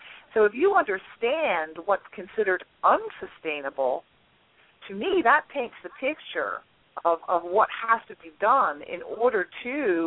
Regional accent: Tennessee, United States; and I'm from Tennessee.

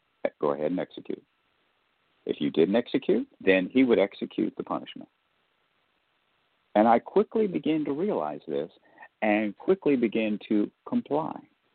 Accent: the South, United States; I'm just going to get real southern on you because I am from the South, although it doesn't seem like it.

